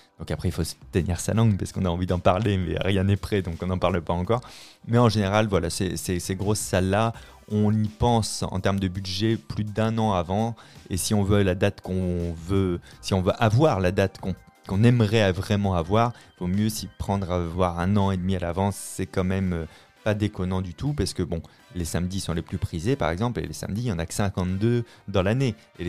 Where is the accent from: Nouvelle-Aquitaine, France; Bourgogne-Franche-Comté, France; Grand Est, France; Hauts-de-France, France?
Nouvelle-Aquitaine, France; La Rochelle; je voulais jouer à La Rochelle, qui est ma ville natale